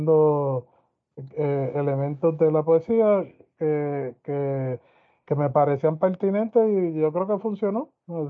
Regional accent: Puerto Rico; Y estoy trabajándolo con un grupo étnico que somos los puertorriqueños.

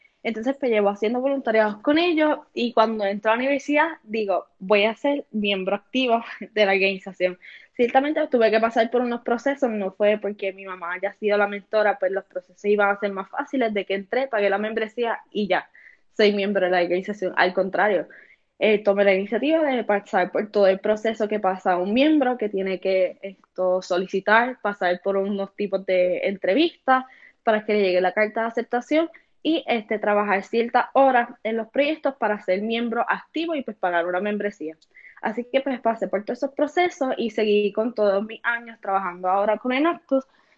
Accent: Mayagüez, Puerto Rico; yo soy de Mayagüez

